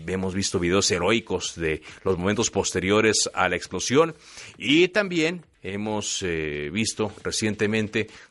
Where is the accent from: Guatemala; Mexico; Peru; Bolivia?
Mexico; Como mexicanos, yo veía mucho algunos mensajes